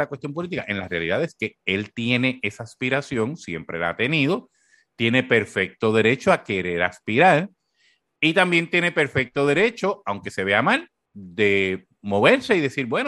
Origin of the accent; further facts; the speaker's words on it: Corozal, Puerto Rico; el Colegio de la Sagrada Familia en Corozal, de donde yo soy.